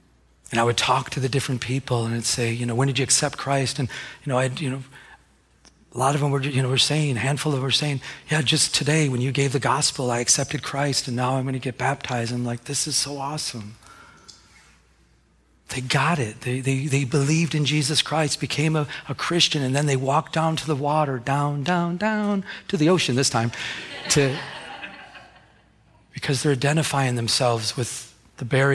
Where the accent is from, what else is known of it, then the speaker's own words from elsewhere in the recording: Michigan, United States; I'm from Michigan. I could have just said, wait, it's cold.